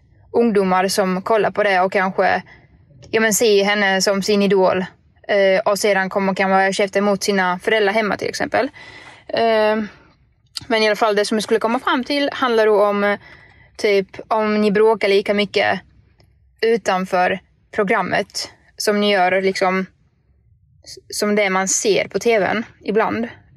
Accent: Poland; Swedish is a second language; now in Sweden; Jag är uppvuxen i Polen och där är det kanske lite striktare än vad det är i Sverige.

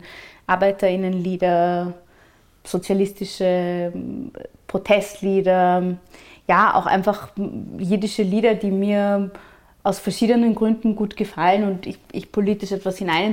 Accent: Vienna, Austria; Also ich bin säkulär jüdisch aufgewachsen in Wien

